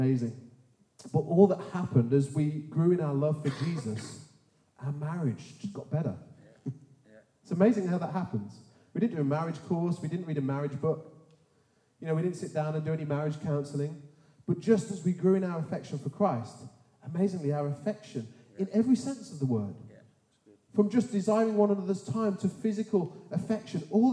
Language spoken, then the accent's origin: English; United Kingdom; Because we're British, or French in some cases, I don't know what the French culture is like, but British, we struggle to hear it.